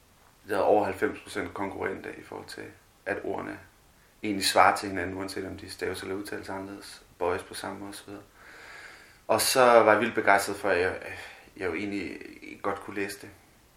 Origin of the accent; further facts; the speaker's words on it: Central Denmark Region, Denmark; also born or lived in Copenhagen / India; Jeg voksede op i Østjylland. Så flyttede til København efterfølgende, boede rundt omkring her, og så boede et stykke tid i Sønderland, og så her tilbage.